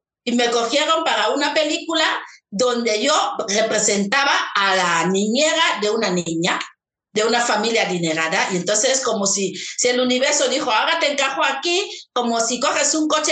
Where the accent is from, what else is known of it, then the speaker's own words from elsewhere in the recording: Equatorial Guinea; un país que forma parte de mi tierra, de mi cultura, de todo, porque somos colonia española, de Guinea Ecuatorial. Pero era la primera vez que yo pisaba España en el 1992.